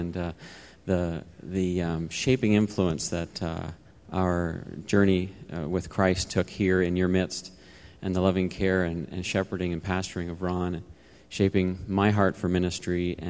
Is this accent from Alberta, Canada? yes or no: no; Toronto, Ontario, Canada; shortly thereafter ended up in Toronto, Canada, where I grew up. I was born and raised in Canada